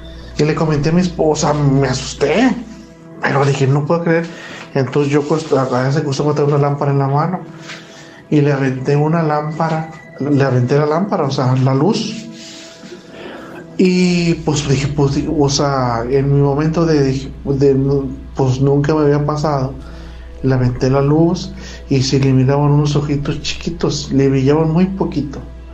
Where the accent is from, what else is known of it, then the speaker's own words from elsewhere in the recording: Monterrey, Nuevo León, Mexico; Soy de Monterrey.